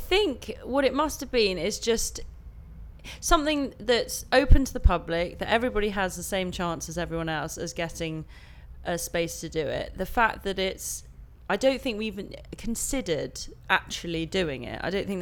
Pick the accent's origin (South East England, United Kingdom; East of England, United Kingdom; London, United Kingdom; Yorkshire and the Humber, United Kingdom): South East England, United Kingdom; Farnham; the 24th of the 9th, 78, and I'm from Farnham in Surrey.